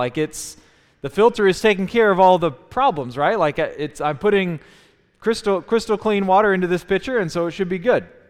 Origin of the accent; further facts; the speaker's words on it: Jackson, United States; also born or lived in Wheaton; When I was growing up in Jackson, we just drink tap water all the time, and pretty much the same thing in Wheaton.